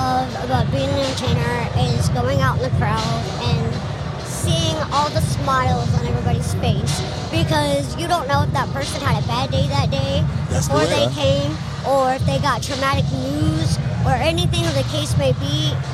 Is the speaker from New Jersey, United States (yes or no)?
no; Texas, United States; I am from Texas.